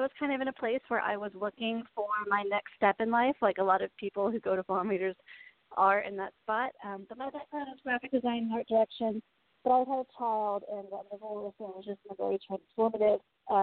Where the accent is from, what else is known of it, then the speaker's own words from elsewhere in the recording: Atlanta, Georgia, United States; I was thinking about all the things that Atlanta, my hometown, has in terms of metaphysical practitioners and modalities.